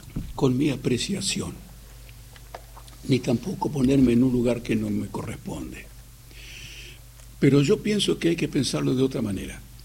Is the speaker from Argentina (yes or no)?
yes; Argentina; yo soy de Argentina.